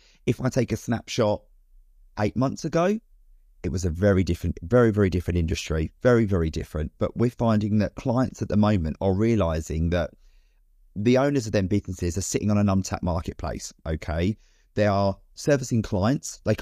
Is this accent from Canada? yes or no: no; United Kingdom; But we're British at the end of the day.